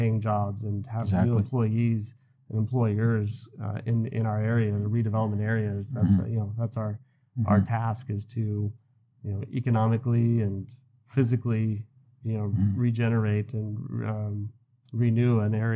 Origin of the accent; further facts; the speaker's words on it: Nevada, United States; You know, I grew up in the Valley, but here in Henderson, I'm new to Henderson